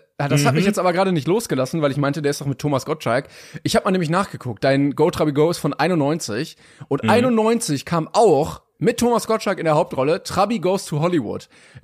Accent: East Germany, Germany; dass man dann irgendwie so ein bisschen Heimatgefühl hat als Ostdeutscher dann.

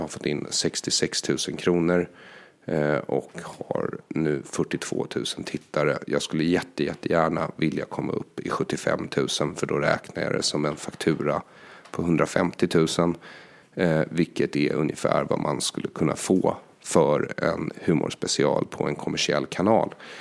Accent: Sweden; den här bekväma situationen jag har vuxit upp med i Sverige, den är helt fel för mina gener egentligen.

